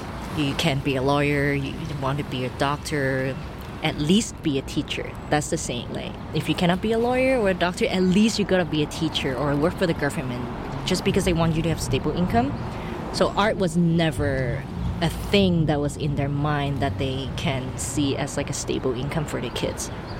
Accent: Hong Kong

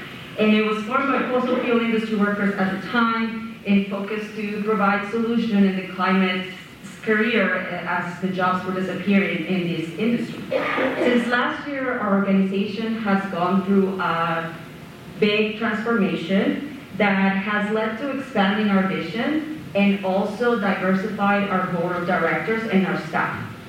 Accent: Colombia; now in Victoria, Canada; I go by she, her. I'm originally from Colombia, and I am a guest in the lands of the Lekwungen and Tsuaxin people, so-called Victoria of British Columbia.

